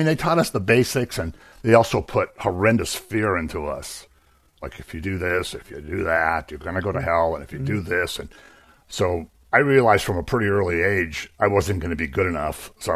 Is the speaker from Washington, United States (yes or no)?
no; Erie, Pennsylvania, United States; I was raised in Erie, Pennsylvania, actually. Catholic family. My parents were actually from Italy.